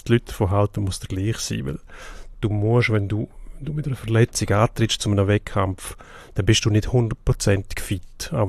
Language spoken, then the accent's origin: German; Zurich, Switzerland; Ich bin Zürcher.